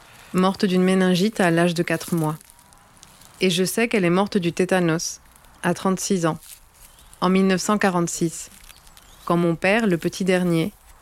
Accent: Spain; Moi, j'ai grandi en Espagne. Alors j'ai mis du temps à bien les connaître.

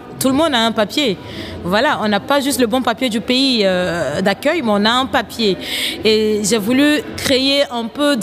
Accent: Côte d’Ivoire; now in Belgium

